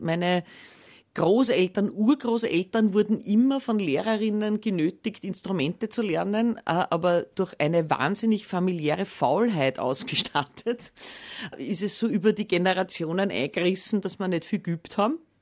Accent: Lower Austria, Austria; Ich bin ja eben aus Niederösterreich.

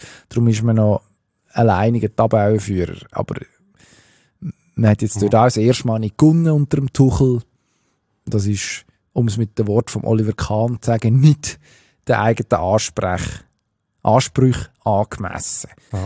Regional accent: Switzerland; Also bei uns in der Schweiz, logischerweise, wir fiebern mit unserem Nazi-Goli.

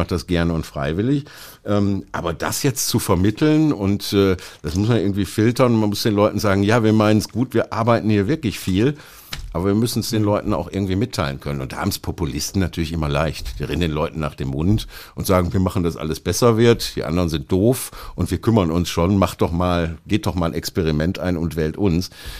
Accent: Oberhausen, North Rhine-Westphalia, Germany; ich komme aus Oberhausen, sitze da im Stadtrat

